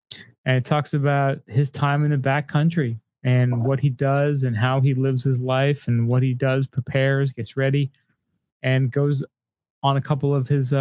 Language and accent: English; New Jersey, United States; We're from Jersey.